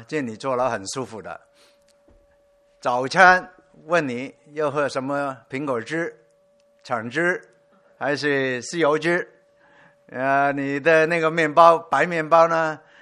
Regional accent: Hong Kong; 我来自香港的，香港是已经是白天

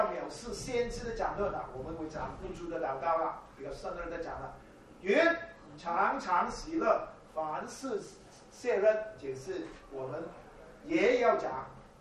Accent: China; 哎呀，我中国人不太喜欢讲这些的

